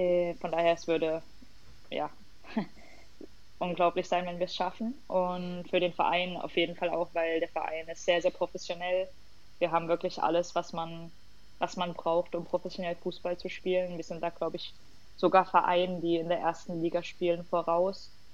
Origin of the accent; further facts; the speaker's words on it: Jena, Thuringia, Germany; Jena ist halt meine Heimat und ich bin in Jena geboren.